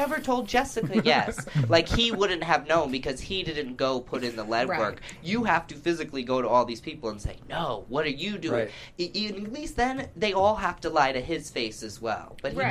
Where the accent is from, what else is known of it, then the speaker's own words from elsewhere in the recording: New England, United States; I'm from New England. Why wasn't Kevin on a season with me? Like, I need the New England hookup.